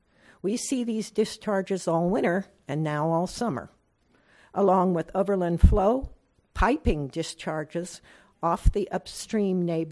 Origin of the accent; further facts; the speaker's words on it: Elk River, California, United States; from Elk River, third generation farmer, surveyor